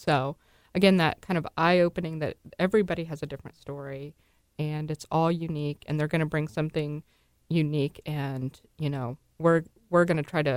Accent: Ohio, United States; and I grew up in Ohio, and it was, I mean, we didn't talk about youth homelessness.

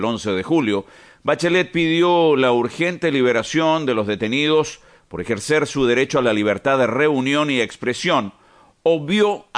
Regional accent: Chile; esta señora de la que yo me siento avergonzado como chileno que soy

